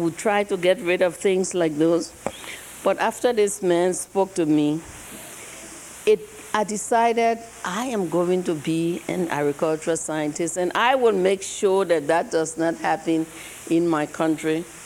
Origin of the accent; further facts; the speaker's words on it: Liberia; accent: Liberian; And then with my Liberian accent, I need this mic so that you understand.